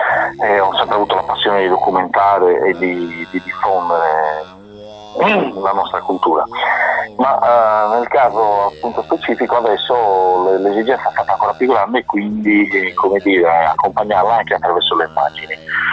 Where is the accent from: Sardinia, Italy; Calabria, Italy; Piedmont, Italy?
Sardinia, Italy; Sì, non potevo prescindere da musicista e da sardo, non riesco a girarmi dall'altra parte a non guardare anche quello che siamo noi, cioè i nostri suoni, la nostra musica, la nostra cultura.